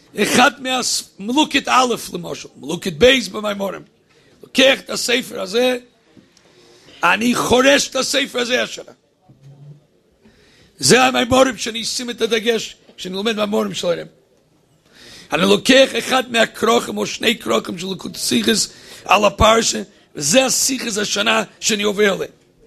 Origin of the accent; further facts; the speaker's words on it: Rehovot, Central District, Israel; אני מרחובות